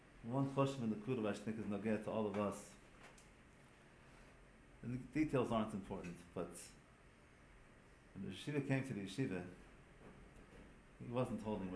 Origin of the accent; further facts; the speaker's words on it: St. Louis, Missouri, United States; St. Louis that I grew up in, today it's a little bit closer, but St. Louis I grew up in is very, very, very far from Kisei HaKovet.